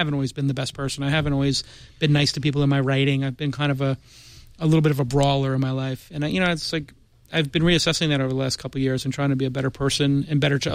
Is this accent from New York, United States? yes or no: yes; New York City, New York, United States; after 9/11, I had this like very like existential crisis being a New Yorker and having been there